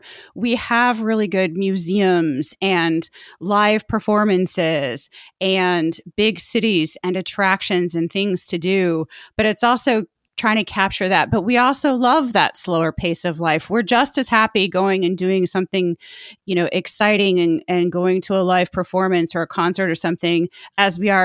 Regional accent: Indiana, United States; Correct. I grew up in Indiana.

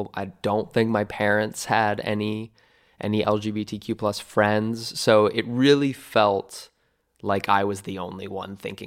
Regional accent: La Crescent, Minnesota, United States; I am from a little town in Minnesota. It's called La Crescent. La Crescent, Minnesota, south of Winona, Minnesota. It's population 4,000.

